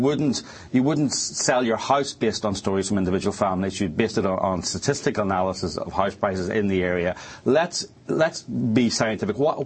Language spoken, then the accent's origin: English; Ireland; I'm from Ireland, but I've been here studying this for 18 months